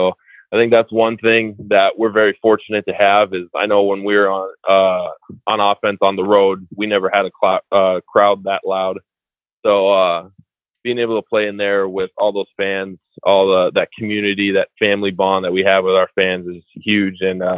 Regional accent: Minnesota, United States; growing up in Minnesota, I don't know why I was always a Wisconsin fan

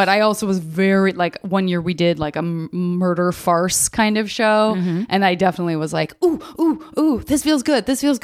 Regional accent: Arizona, United States; I'm from Arizona. There's a very big cultural mix there, but it's primarily Hispanic and Caucasian

